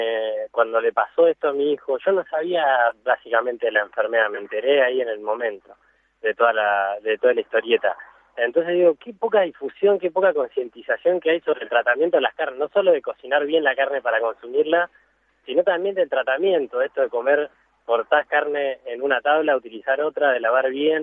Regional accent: Mar del Plata, Buenos Aires Province, Argentina; yo soy de Mar del Plata

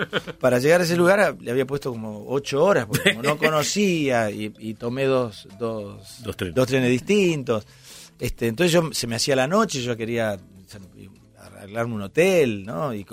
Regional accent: Argentina; yo soy argentino

